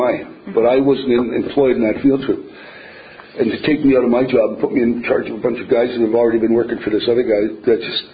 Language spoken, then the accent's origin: English; Winnipeg, Manitoba, Canada; born there; I was born in Winnipeg.